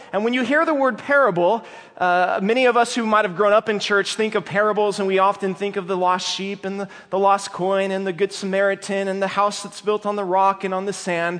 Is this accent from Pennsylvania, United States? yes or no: no; California, United States; I'm from Northern California, and we're up in near Sacramento.